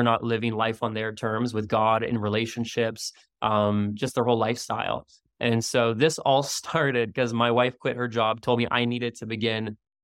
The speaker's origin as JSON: {"language": "English", "country": "Canada", "lives_now": "Maui, United States", "said": "my wife and I, we live in Maui, Hawaii, and I'm Canadian originally."}